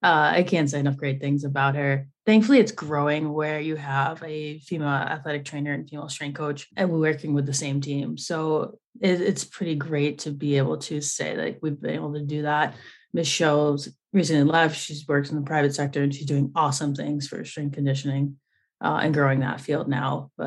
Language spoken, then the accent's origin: English; Massachusetts, United States; So I graduated from Springfield College, born and raised in Massachusetts, and then went to school in Massachusetts.